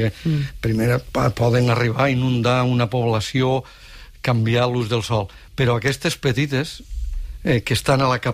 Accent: Morella, Valencian Community, Spain; jo soc de Morella dels Ports i allà tenim sequera.

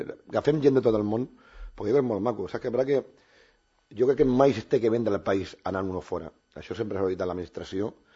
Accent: L'Hospitalet de Llobregat, Catalonia, Spain; Jo quan vaig començar sortint del meu barri allà a Santa Eulàlia, a l'Hospitalet, era impossible pensar tot això.

